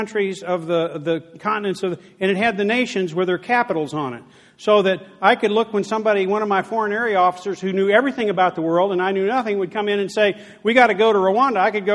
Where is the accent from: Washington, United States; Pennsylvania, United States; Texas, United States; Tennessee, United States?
Texas, United States; Paris; General Russ, sir, I'm from Paris, Texas.